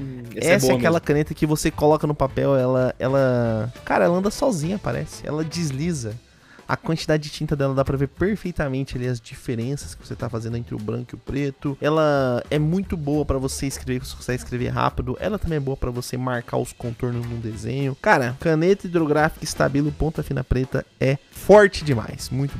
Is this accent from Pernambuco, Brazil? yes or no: no; São Paulo, Brazil; sou de Sampa, meu.